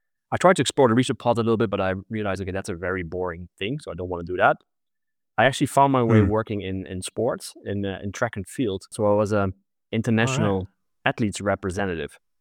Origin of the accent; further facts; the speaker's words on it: Netherlands; I'm originally from the Netherlands.